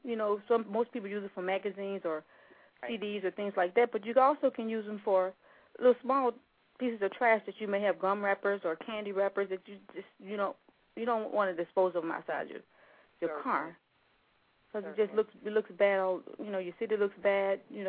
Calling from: Ellenwood, Georgia, United States; I'm calling from Ellenwood, Georgia.

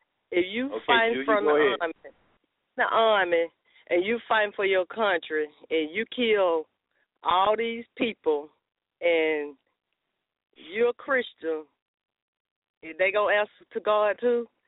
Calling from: Georgia, United States; Calling from Georgia.

